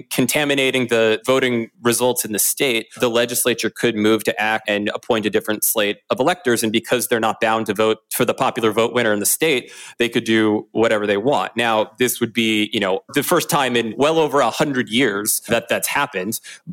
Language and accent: English; Maryland, United States; I'm from Maryland, and my home state of Maryland is heavily gerrymandered to harm Republican voters.